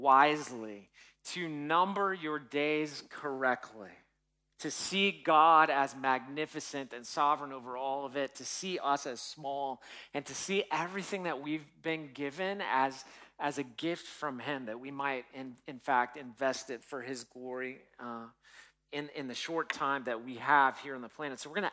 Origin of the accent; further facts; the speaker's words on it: United States; I don't want to hear about that because I'm American. We don't die.